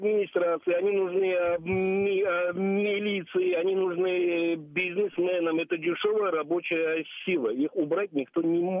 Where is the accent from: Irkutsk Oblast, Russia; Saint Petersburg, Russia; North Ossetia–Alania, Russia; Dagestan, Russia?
Dagestan, Russia; now in Moscow, Russia; Я дагестанец.